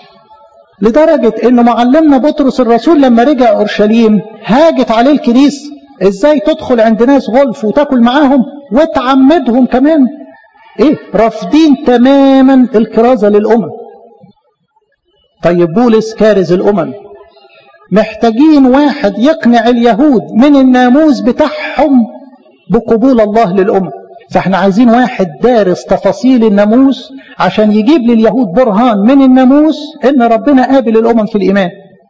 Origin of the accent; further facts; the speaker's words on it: Egypt; اعتزاز إن أنا مصري واعتزاز إن أنا من أصل فرعوني، أنا مش عربي.